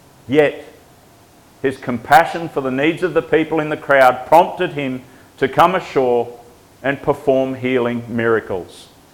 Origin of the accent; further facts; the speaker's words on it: Queensland, Australia; I'm a Queenslander, forgive me.